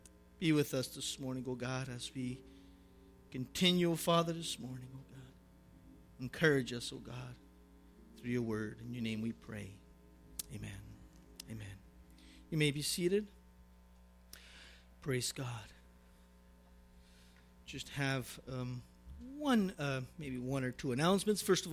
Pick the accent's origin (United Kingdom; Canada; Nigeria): Canada; I mean, it's only 9 months that I'm here, but I'm a Canadian, okay? So Ital-Canadian, we can say that.